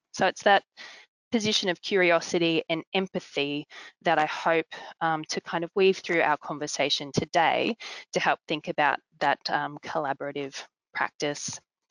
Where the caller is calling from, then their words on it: Brisbane, Queensland, Australia; I'm joining you from Brisbane